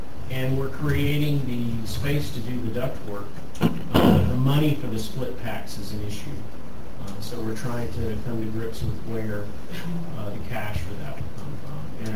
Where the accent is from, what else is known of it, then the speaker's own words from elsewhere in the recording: South Carolina, United States; Unfortunately, I'm from South Carolina. I'm used to the heat.